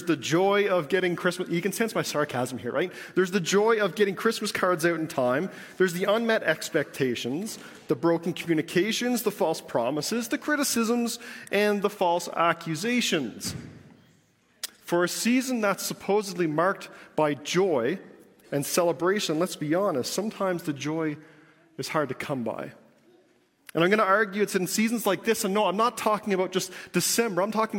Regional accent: Digby, Nova Scotia, Canada; born there; there was no angelic chorus when I was born in Digby, Nova Scotia.

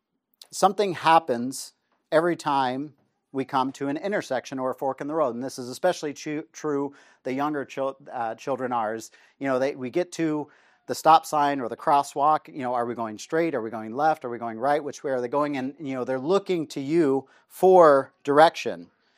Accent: Reno, Nevada, United States; I remember when I grew up in Reno, Nevada

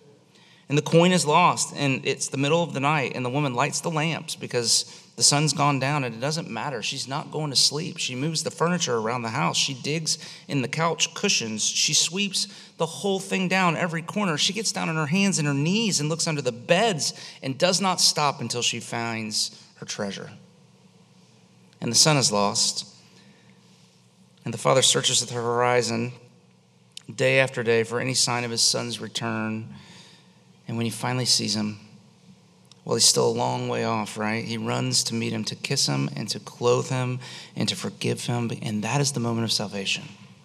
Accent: Florida, United States; I grew up on Lake Eloise, you know, and you know, if you're in the water at Lake Eloise, you can maybe see to your knees, but it's pretty murky and gross.

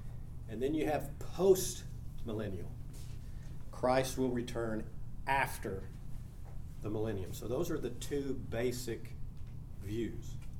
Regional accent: Dallas, Texas, United States; I grew up in Dallas, the Baptist Bible Belt.

